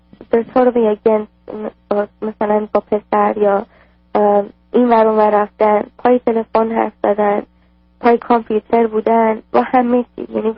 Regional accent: Iran; also born or lived in Toronto; now in Dallas, United States; من از 1999 از ایران خارج شدیم اومدیم به تورنتو کانادا.

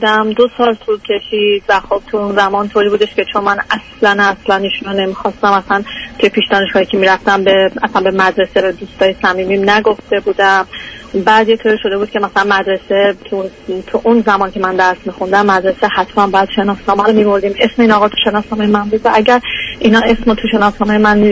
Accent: Iran; moved away as an adult; 8 سال که از ایران خارج شدم اومدم اروپا فوق لیسانس و با ویزای استودنتی اومدم.

